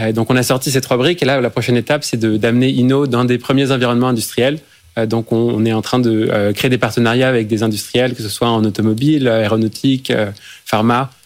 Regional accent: France; Je suis français.

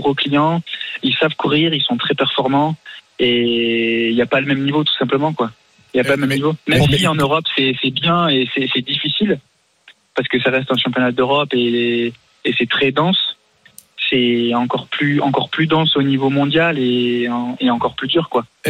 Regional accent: Agen, Nouvelle-Aquitaine, France

